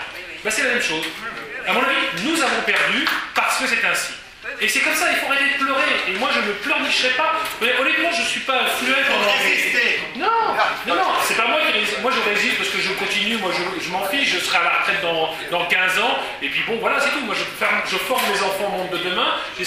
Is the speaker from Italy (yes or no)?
no; France; Et je suis français, je m'adresse à des Français en anglais?